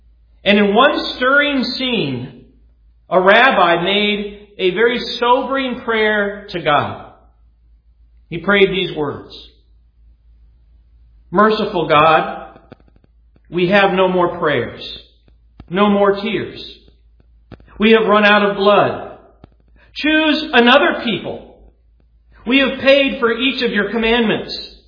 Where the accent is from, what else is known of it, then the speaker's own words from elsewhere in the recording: Colorado, United States; I remember when I was growing up in Colorado, sometimes we would take a drive as a family into the Rocky Mountains.